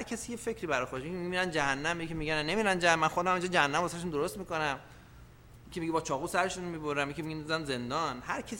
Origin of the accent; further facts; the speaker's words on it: Iran; ما ایرانی هستیم آقا، ما ایرانی هستیم